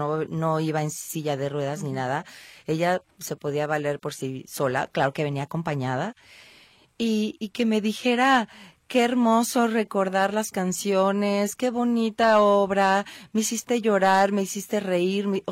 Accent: Guadalajara, Jalisco, Mexico

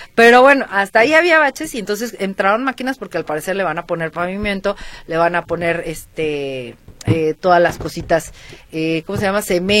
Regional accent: Venezuela; soy ciudadano venezolano.

